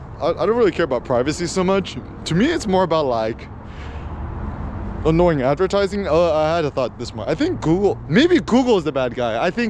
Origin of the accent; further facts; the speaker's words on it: California, United States; I mean, like, I was raised in the Bay Area, super liberal.